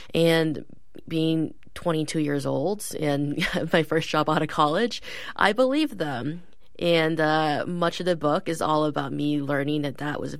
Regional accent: East Coast, United States; I grew up on the East Coast. I didn't really know anything really about homelessness.

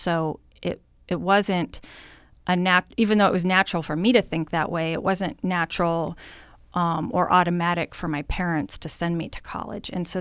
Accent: Brewster, Ohio, United States; also born or lived in Cincinnati, Ohio; Yes, I was born in Cincinnati, Ohio, and then moved to Brewster, Ohio in fourth grade, and that's where I continued elementary school and middle school and graduated from high school.

